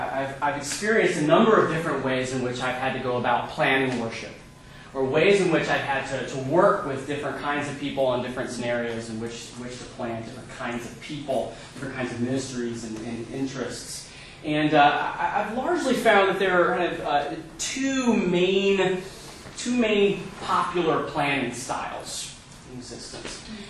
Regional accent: Ohio, United States; I'm originally from Northeastern Ohio, where I grew up in a non-denominational charismatic church.

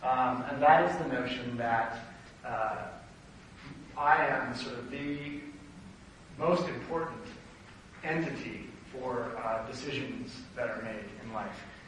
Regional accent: California, United States; I'm from California, so I can't brag about the fresh fruit that I get.

